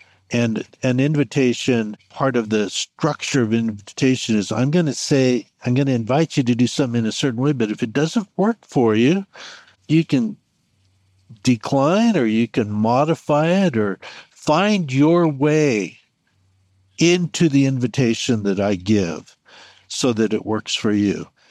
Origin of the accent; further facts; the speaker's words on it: Santa Barbara, California, United States; unlike where I grew up in Santa Barbara.